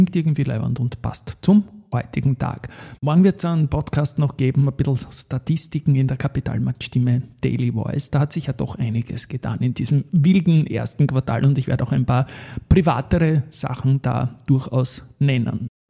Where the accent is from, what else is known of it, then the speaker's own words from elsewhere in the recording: Austria; wenn man gefragt wird als Österreicher, zu wem man hilft außerhalb von Österreich